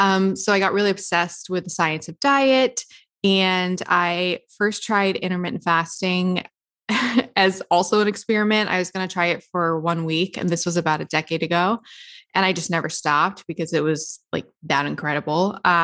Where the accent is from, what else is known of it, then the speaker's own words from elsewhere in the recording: the South, United States; now in Los Angeles, United States; Yeah, I was raised in the South, moved to LA.